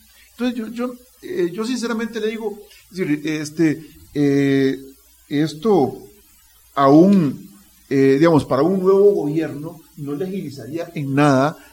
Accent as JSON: {"language": "Spanish", "country": "Costa Rica", "said": "una de las cosas que nosotros necesitamos como costarricenses y como país es"}